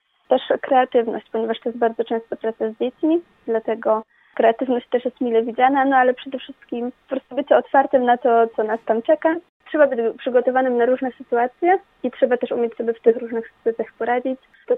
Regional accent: Greater Poland Voivodeship, Poland; now in Poznań, Poland; Pochodzę tutaj z diecezji kaliskiej, natomiast od kilku lat już mieszkam w Poznaniu.

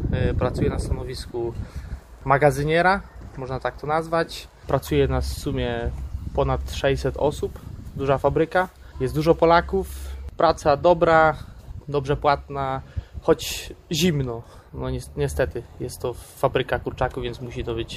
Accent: Górno, Świętokrzyskie Voivodeship, Poland; moved away as an adult; now in Ireland; Też pochodzę z małej miejscowości z Górna, tam się poznaliśmy. Później ja przyjechałem tutaj do Irlandii za pracą.

